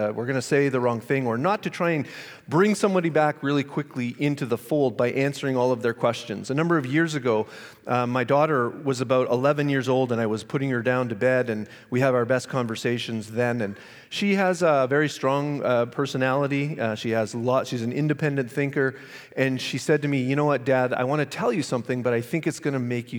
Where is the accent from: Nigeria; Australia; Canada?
Canada; now in Los Angeles, United States; I am from Canada, but I do live in Los Angeles, and there are no Tim Hortons in Los Angeles.